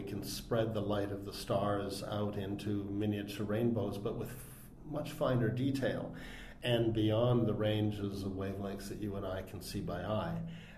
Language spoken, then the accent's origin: English; Canada; So I'm the Canadian who did not discover the supernova of the century.